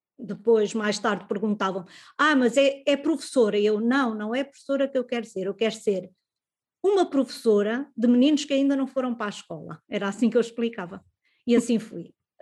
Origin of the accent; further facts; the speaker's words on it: Viseu, Portugal; born or raised there; also born or lived in Luanda, Angola